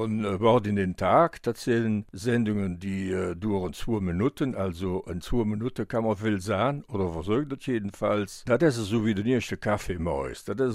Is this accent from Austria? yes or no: no; Rocherath, Wallonia, Belgium; also born or lived in Elsenborn; Ich bin, also effektiv, geboren sind in Elseborn. Aber ich habe mein ganzes Jugend und bis zum 40. Lebensjahr in Rohrert verbracht.